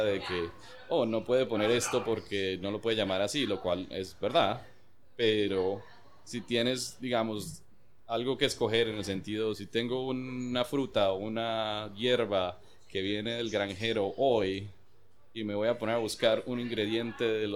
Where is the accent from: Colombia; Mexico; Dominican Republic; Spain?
Colombia; yo soy de Colombia y cada vez que voy a Cartagena veo la cultura de cóctel creciendo impresionantemente.